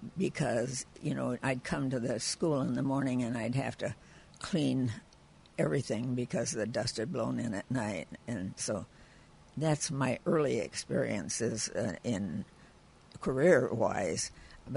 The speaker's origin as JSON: {"language": "English", "town": "Sanborn", "country": "United States", "tie": "born or raised there", "said": "In my hometown of Sanborn."}